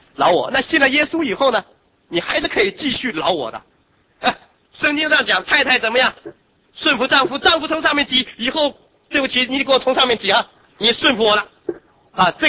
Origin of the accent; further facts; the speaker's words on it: Hong Kong; now in Guam; 在我从香港来到关岛之前